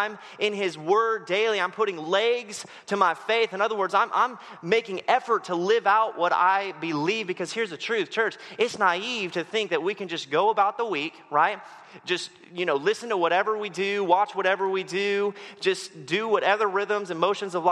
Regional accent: West Coast, United States; I grew up on the West Coast, so I'm going to make rain jokes like just for my whole time

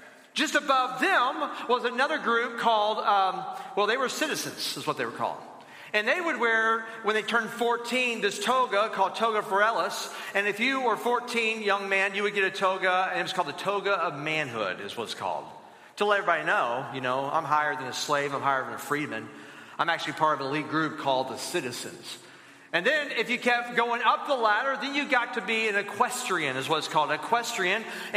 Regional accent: Alabama, United States; Mind you, I come from Alabama.

